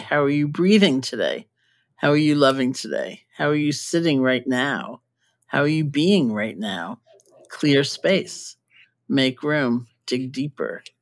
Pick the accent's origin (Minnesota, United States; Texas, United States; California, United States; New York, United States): New York, United States; I grew up in New York, but it was when I was working on faith that a friend of mine offered me her apartment